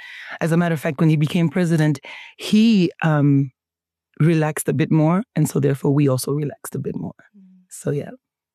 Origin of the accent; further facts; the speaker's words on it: Zambia; also born or lived in Namibia; So I grew up outside of Namibia, in Zambia. And it was, of course, during our struggle for independence.